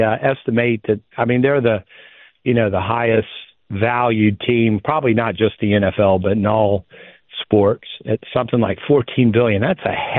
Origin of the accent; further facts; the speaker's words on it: Atlanta, Georgia, United States; You know, growing up in Atlanta, you know, I met Arthur back in 1978.